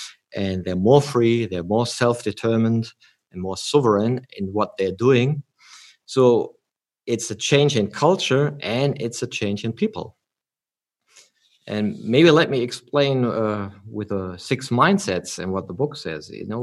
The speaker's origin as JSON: {"language": "English", "country": "Germany", "second_language": "English", "said": "I'm from Germany"}